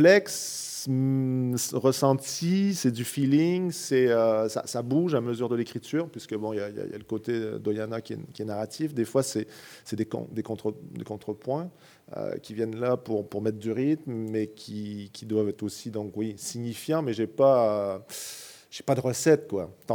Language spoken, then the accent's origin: French; Quebec, Canada; accent: Quebec; ça me fait drôle, parce que je prends moins mon accent québécois